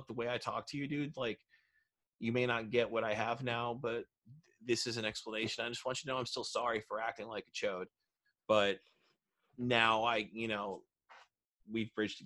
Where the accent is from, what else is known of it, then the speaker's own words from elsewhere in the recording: United States; Yeah, I'm an American. What do you expect?